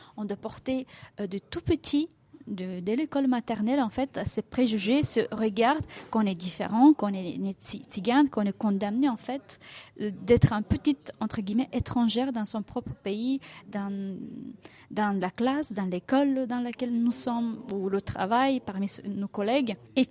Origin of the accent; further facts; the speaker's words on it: Bulgaria; now in France; de Bulgarie. Et même dans mon pays d'origine, j'étais déjà concernée par les questions personnellement et par la suite professionnellement. Et avec mon arrivée en France